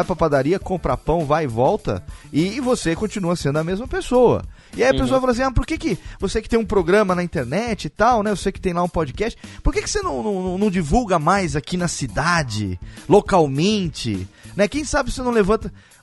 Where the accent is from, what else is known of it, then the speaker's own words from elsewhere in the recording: Serra Negra, São Paulo, Brazil; Eu hoje voltei para minha terra natal, depois de 4 anos, uhum. aqui em Serra Negra, aqui no interior de São Paulo.